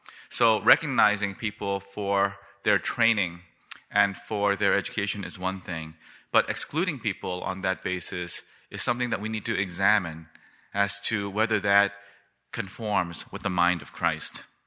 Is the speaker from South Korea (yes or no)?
yes; South Korea; now in United States; my home country of Korea